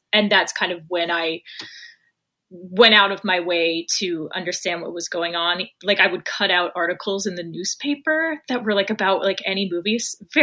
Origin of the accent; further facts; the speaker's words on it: Chicago, Illinois, United States; So in 99, I was in Winston-Salem, North Carolina. But I'm originally from the Chicago area.